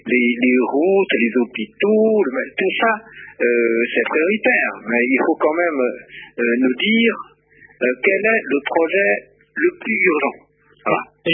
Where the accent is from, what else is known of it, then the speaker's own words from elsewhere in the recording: China; French is a second language; lorsque nous, les Chinois, nous voulons mener des coopérations, nous voulons aussi que ça aille vite. Chez nous, en Chine, on travaille et beaucoup